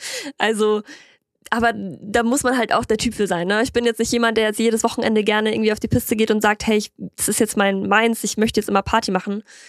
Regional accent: Ingolstadt, Bavaria, Germany; also born or lived in Worms; Ich bin geboren in Worms und aufgewachsen in Ingolstadt.

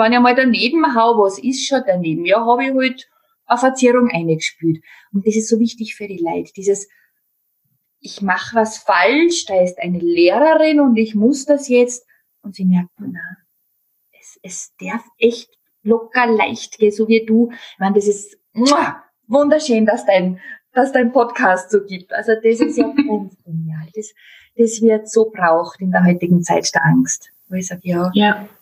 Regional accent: Upper Austria, Austria; ich komme ja aus dem Mühlviertel

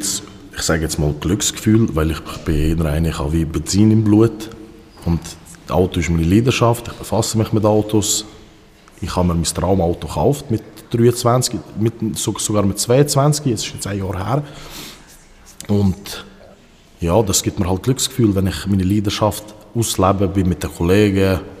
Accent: Switzerland; born there; Ich bin 23. Ich komme ursprünglich aus dem Kosovo. Ich bin hier aber geboren. Ich wohne auch in Wiken, also in Wikon.

